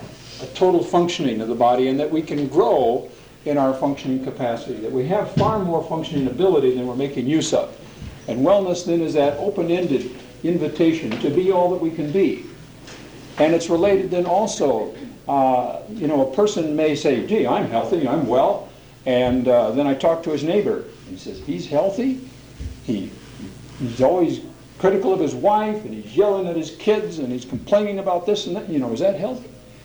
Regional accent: Portland, Oregon, United States; I'm from Portland, Oregon.

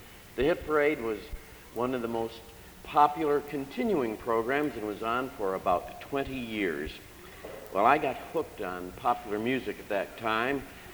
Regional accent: Toledo, Ohio, United States; When I was a boy growing up in Toledo, Ohio, Saturday night was the most important night of the week.

